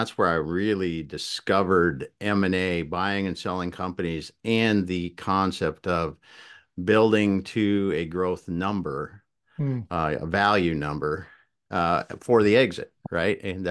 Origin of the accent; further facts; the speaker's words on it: South Dakota, United States; I grew up in South Dakota on a family farm, had no idea what I was going to do when I went to college